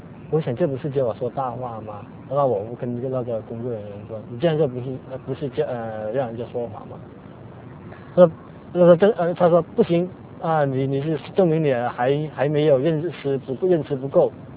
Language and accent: Chinese; China; 作为中国人来说，中国人太苦了